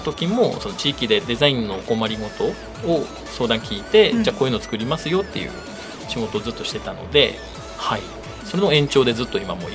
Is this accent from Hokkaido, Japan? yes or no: no; Hachinohe, Aomori, Japan; now in Ninohe, Japan; 出身はですね、八戸市ですね。隣の青森県の八戸市の出でして、で奥さんもいるんですけど、妻がその一戸町の出身で、ちょうどこう真ん中の二戸市に移住してきたという感じですね、